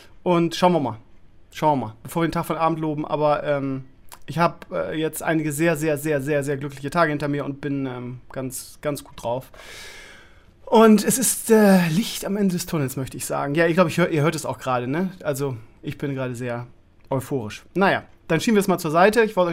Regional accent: Bremen, Germany; Da habe ich mich sehr drüber gefreut, weil ich als Bremer ist man immer so ein bisschen Sympathisant

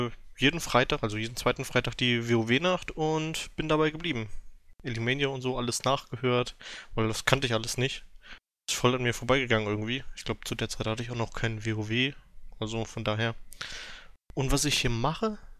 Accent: Meiningen, Thuringia, Germany; now in Schweinfurt, Germany; ursprünglich aus dem schönen Meiningen in Thüringen, jetzt wegen meiner Ausbildung, die li hinter mir liegt, nach Bayern, Schweinfurt gezogen, unfreiwillig.

